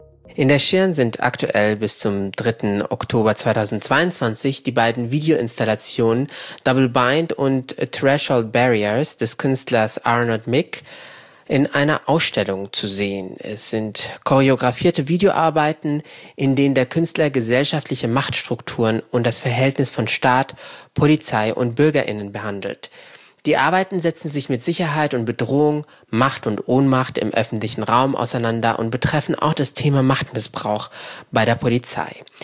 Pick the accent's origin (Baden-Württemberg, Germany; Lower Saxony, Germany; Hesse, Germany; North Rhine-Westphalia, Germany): Hesse, Germany; Ich bin ja gebürtiger Hesse.